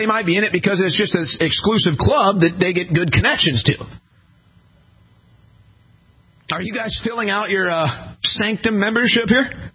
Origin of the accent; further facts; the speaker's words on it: Midwest, United States; now in Texas, United States; I'm glad I'm from the Midwest. I'm glad I live in Texas.